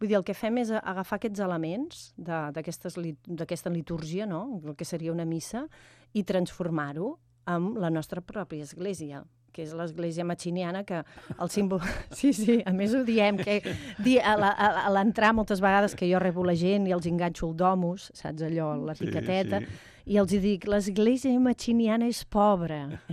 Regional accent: Tarragona, Catalonia, Spain; jo sóc filla de Tarragona

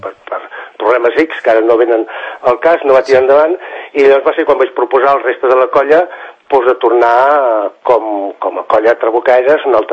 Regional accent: Sant Cugat, Catalonia, Spain; now in Rubí, Spain; Jo soc fill de Sant Cugat

